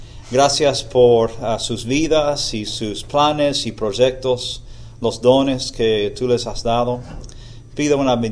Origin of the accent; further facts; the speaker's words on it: Abilene, Texas, United States; Spanish is a second language; also born or lived in Buenos Aires, Argentina / Houston, United States; Yo soy originalmente de Abilene, en Texas. Recibí mis títulos ahí en la Universidad de Abilene. Después fui a Argentina un tiempo, 7 años como misionero en Buenos Aires.